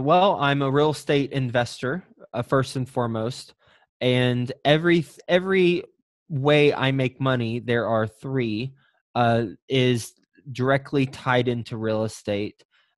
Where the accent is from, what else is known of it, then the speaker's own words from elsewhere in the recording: Fort Worth, Texas, United States; Sure. I'm from Texas originally. I am from Fort Worth specifically.